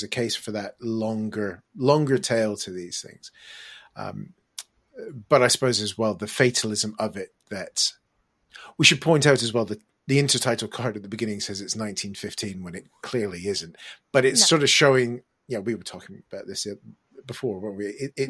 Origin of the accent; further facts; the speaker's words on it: Canada; moved away; when I moved over from Canada